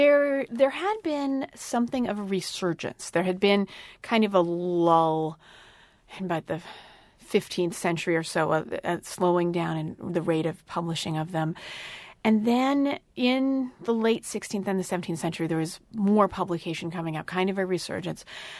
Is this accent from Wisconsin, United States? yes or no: yes; Mazomanie, Wisconsin, United States; I grew up in Mesomanie, 25 miles west of where we sit.